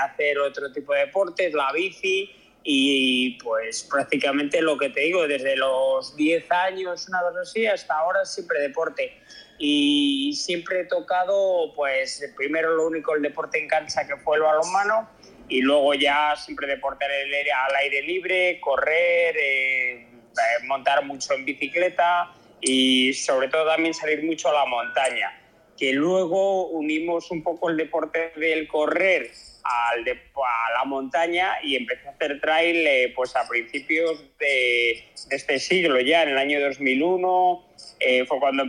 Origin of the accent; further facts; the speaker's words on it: Valladolid, Castile and León, Spain; Yo soy de Valladolid y viví pues toda mi infancia y adolescencia en Valladolid. Valladolid es la provincia con menos desnivel de España, más plana.